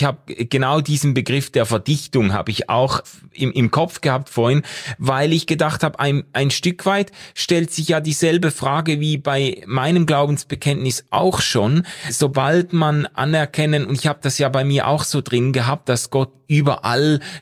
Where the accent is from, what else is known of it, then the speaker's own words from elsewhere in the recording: Basel, Basel-Stadt, Switzerland; ich komme ja aus Basel, da ist das Breitensport Rheinschwimmen